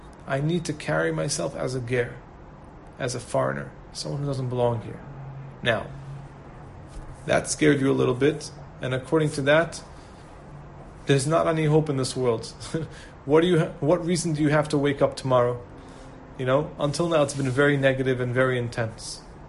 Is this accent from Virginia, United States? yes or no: no; New York, United States; we're not from here, we're from New York, and we're not from here.